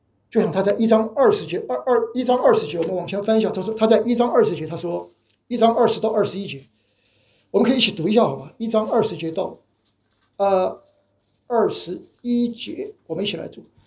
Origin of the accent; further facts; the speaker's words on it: China; 我们中国人都知道秘诀是不外传的，而且秘诀是最最最最重要的。